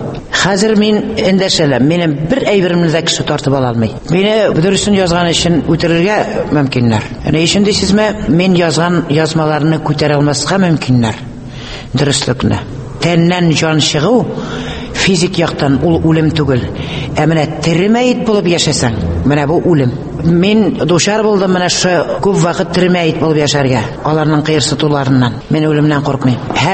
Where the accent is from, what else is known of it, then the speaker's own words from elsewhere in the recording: Ufa, Bashkortostan, Russia; Менә апрель аенда Уфа шәһәренә, туган ягыма Башкортстанга кайтам